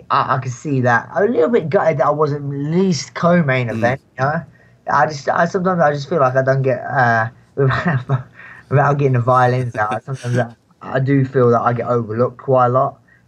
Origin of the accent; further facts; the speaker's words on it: London, United Kingdom; where I'm from London